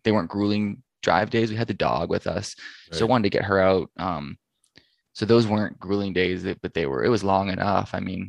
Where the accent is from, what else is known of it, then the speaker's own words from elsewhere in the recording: Ontario, Canada; I'm from Ontario